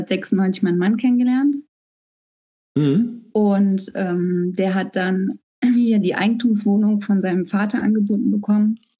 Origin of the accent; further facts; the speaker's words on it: Düsseldorf, North Rhine-Westphalia, Germany; born there; now in Hahn, Germany; ich bin 45, ich komme, wie gesagt, aus Hahn, bin gebürtig aus Düsseldorf. Ich lebe hier mit meinem Mann und meinen zwei Kindern.